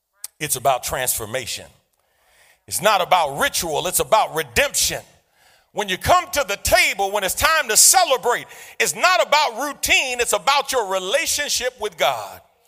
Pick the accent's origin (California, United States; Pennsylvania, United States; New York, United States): New York, United States; New York City; As a child growing up in New York City, one of the quick lessons you learned is that you can't go anywhere without crossing the street.